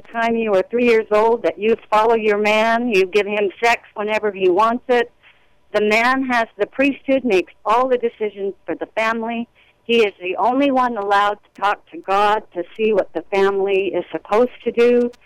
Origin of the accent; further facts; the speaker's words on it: Idaho, United States; I was born and raised in Idaho, and misogyny is alive and well.